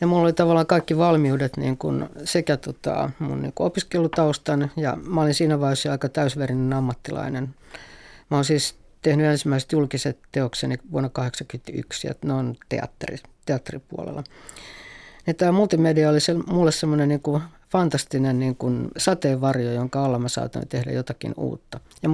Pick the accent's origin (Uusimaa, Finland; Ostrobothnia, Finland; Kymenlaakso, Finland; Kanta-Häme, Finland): Ostrobothnia, Finland; mä oon pohjalainen lähtöisin